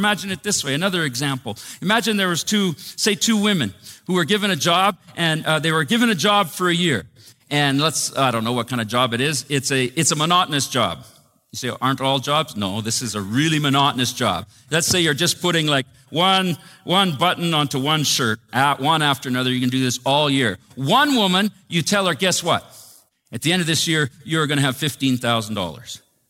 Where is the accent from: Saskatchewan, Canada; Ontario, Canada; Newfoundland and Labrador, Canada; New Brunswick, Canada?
Saskatchewan, Canada; I'm from Saskatchewan.